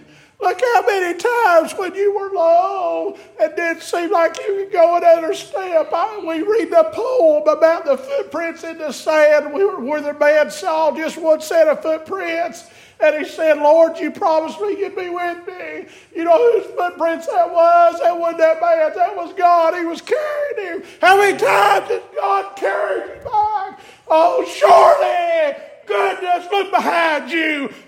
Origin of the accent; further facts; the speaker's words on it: Tennessee, United States; I lived just across the bridge all my life till I got married, then I moved up into White Pine. Growing up in East Tennessee